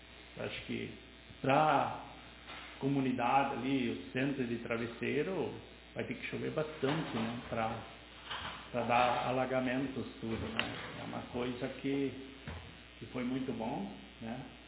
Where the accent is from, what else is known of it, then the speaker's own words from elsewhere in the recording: France; e eu sou francês